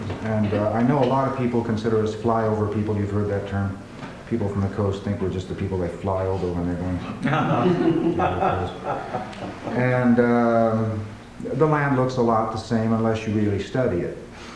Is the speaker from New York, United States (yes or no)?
no; Kansas, United States; The confession is, well, I'm from Kansas, so.